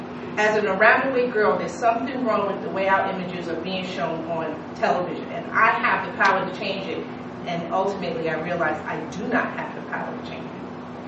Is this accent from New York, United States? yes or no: yes; Hollis, New York, United States; So I grew up in Hollis, Queens. Three blocks from … three blocks from